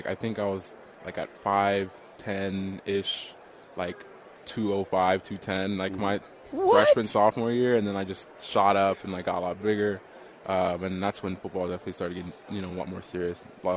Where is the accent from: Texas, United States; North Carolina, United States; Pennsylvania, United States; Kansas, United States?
Texas, United States; Houston; I was born and raised in Houston.